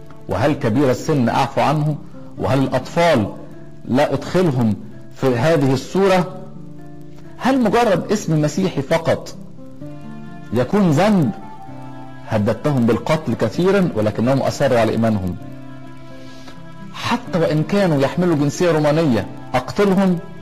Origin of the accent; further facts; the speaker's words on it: Egypt; عسكر عندنا في مصر قديمة